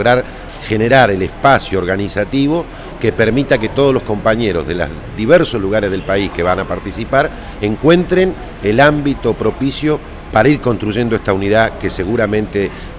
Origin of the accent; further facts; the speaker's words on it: Neuquén, Argentina; nosotros somos neuquinos y vamos a ser anfitriones de la constituyente en el mes de noviembre.